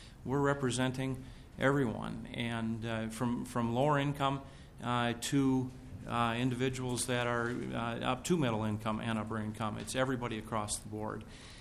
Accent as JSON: {"language": "English", "town": "Hutchinson", "region": "Minnesota", "country": "United States", "said": "I am a CPA from Hutchinson and representing the Minnesota Association of Public Accountants"}